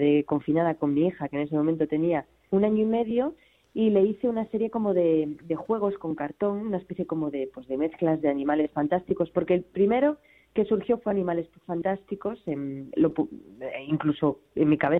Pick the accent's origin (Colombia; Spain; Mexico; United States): Spain; Vitoria, Basque Country; moved away; also born or lived in Catalonia; soy del País Vasco, de Vitoria más concretamente, pero bueno, llevo aquí ya, pues eso, desde el 2010, o sea, ya tengo mi hija, ya es catalana, o sea, ya estoy aquí.